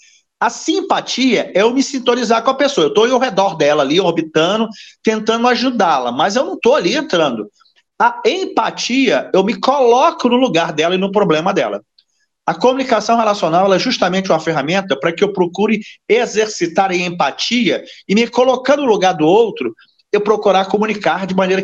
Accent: Rio de Janeiro, Brazil; also born or lived in São Paulo; now in Niterói, Brazil; eu sou do Rio de Janeiro, 32 anos em São Paulo, né? Agora eu estou, na verdade, estou entre Rio e São Paulo, né? Eu estou no Vale do Paraíba hoje, Taubaté, mais especificamente, mas a minha residência principal, já nos últimos 3 anos, é Niterói, Rio de Janeiro.

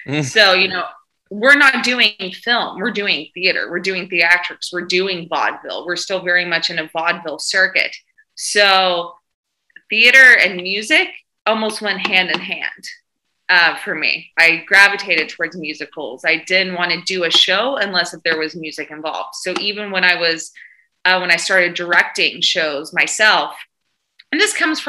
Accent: the South, United States; I'm from the South.

